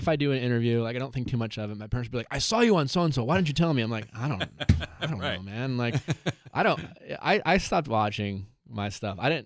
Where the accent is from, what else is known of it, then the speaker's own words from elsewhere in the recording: Milwaukee, Wisconsin, United States; I grew up in Milwaukee, Wisconsin, in a very conservative household.